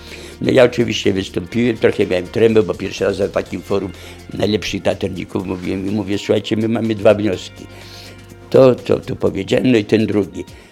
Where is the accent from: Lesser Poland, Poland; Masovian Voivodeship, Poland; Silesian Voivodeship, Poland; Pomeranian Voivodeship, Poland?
Lesser Poland, Poland; Zakopane; ja byłem jedynym Zakopiańczykiem na tej wyprawie